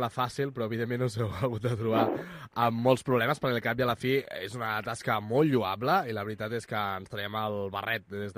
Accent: Barcelona, Catalonia, Spain; pels que som de Barcelona

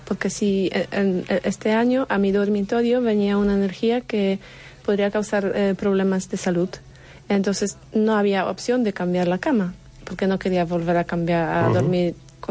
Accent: Poland; Spanish is a second language; moved away; En cambio, por ejemplo, en Polonia, de donde vengo, la buena suerte es la parte esta de que se pone en los pies de caballos.

